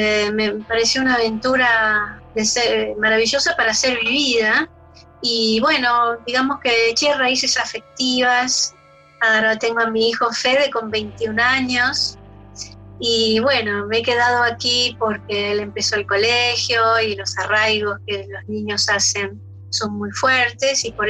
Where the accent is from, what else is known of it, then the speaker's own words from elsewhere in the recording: Haedo, Buenos Aires Province, Argentina; Yo era la telonera de ellos cuando éramos chicos, porque yo vivía en Aedo